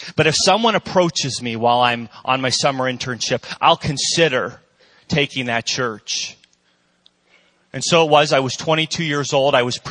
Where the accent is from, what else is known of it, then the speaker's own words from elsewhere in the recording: Pittsburgh, Pennsylvania, United States; I'm from Pittsburgh, Pennsylvania.